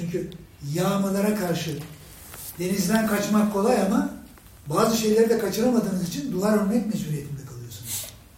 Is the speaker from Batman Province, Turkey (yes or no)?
no; Beşiktaş, Istanbul, Turkey; Esasında ben Beşiktaş'ta oldum. Hakaretlerde doğdum. Hakaretlerde biliyorsunuz Serkis Balyon'un bir toplu konuk projesidir.